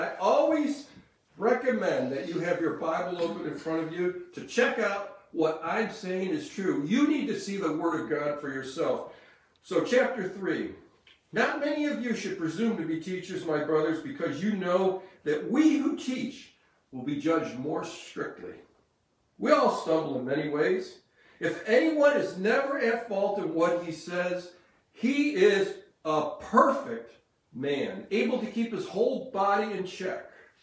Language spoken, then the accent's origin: English; Rochester, New York, United States; I grew up in Rochester, New York, in what I would consider a lower middle-class family, and my parents were not adventurous at all.